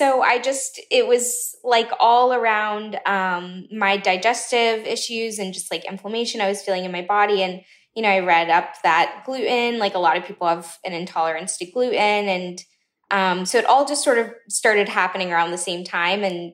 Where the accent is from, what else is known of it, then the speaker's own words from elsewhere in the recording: the South, United States; I'm American, I'm Southern.